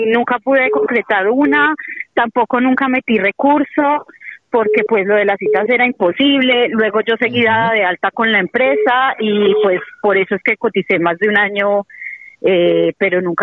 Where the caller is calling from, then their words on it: Tabasco, Mexico; llamo de Tabasco.